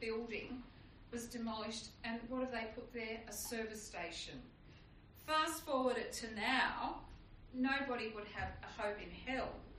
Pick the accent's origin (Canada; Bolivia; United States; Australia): Australia; Temora, New South Wales; I can remember as a little kid, growing up in Tamora